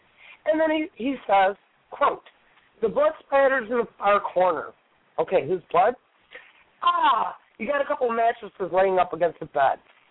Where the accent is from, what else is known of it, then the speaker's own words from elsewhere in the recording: Michigan, United States; I'm not all my listeners are from California, and I'm from Michigan.